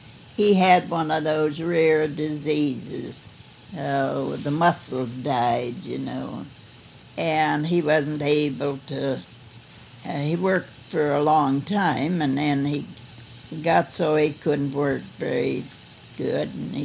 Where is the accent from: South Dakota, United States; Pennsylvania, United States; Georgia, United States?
Pennsylvania, United States; born there; I was born in Pennsylvania.